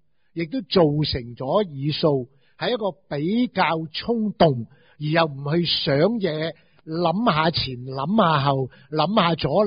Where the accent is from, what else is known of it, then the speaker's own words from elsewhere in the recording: Hong Kong; 我哋香港人一諗嘢呢，做乜嘢都好。